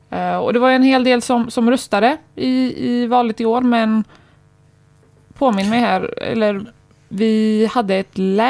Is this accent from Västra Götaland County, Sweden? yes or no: yes; Gothenburg, Västra Götaland County, Sweden; Vi är ju från Göteborg, så vi pratar med lite Göteborgs perspektiv här.